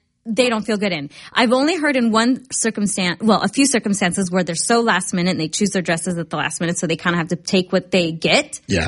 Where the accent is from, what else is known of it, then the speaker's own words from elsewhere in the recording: Oregon, United States; And I'm from Oregon, so I'm used to the cowboys. I went to school with a lot of cowboys, and I actually know how to country dance and two-step and all that.